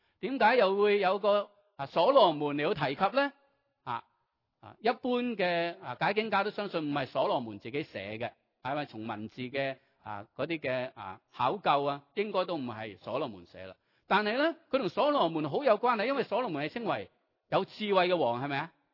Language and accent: Cantonese; China; 簡單嚟講就好似我哋中國人啦